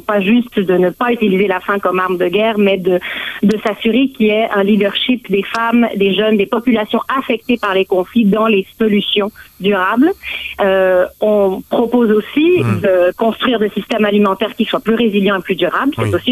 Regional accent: Canada; on connaît une certaine inflation chez nous au Canada

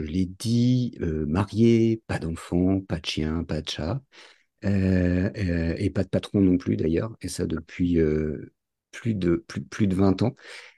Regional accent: Paris, Île-de-France, France; born there; now in Montpellier, France; Et j'ai 51 ans. Je vis donc dans le sud de Montpellier. Je suis franco-espagnol. Mais je suis né à Paris.

